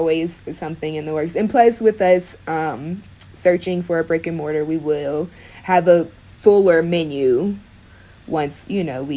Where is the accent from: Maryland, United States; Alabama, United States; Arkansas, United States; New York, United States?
Arkansas, United States; Like, growing up in Arkansas, I mean, you have Chili's and Texas Roadhouse. And then we had like a catfish spot that is now out of business, you know.